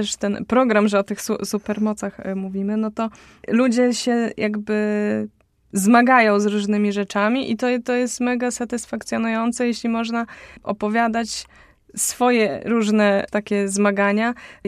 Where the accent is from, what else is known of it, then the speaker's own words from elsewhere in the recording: Białystok, Podlaskie Voivodeship, Poland; No na pewno u siebie w Białymstoku zawsze lubię występować, bo jakoś tak...